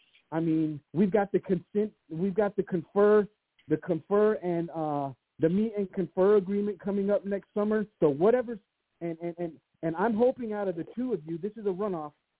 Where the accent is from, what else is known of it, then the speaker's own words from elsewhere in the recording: Fort Worth, Texas, United States; Fort Worth is my hometown. I was born John Peter Smith Hospital in 1975.